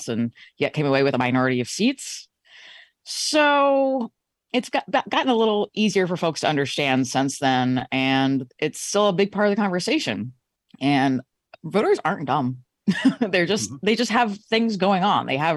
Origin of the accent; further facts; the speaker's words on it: Warsaw, Virginia, United States; no, the town was called Warsaw. It's in the northern